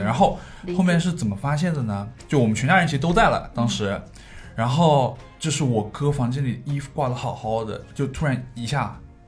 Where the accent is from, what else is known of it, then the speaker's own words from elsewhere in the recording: Suzhou, Jiangsu, China; 就是我们苏州那边就是去世之后还是会请和尚过来敲念经啊